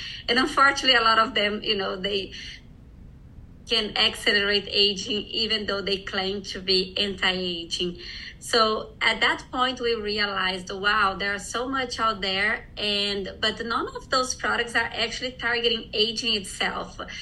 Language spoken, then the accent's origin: English; Brazil; I'm originally from Brazil.